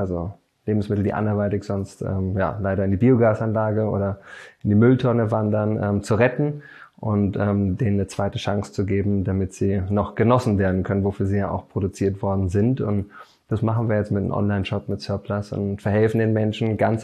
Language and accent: German; Berlin, Germany; Ich bin jetzt 39 Jahre am Start, bin Berliner